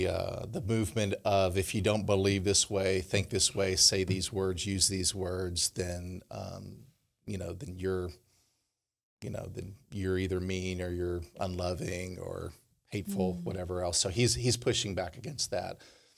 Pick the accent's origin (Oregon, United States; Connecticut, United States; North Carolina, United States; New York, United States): Connecticut, United States; and I grew up in Connecticut, you grew up in the North.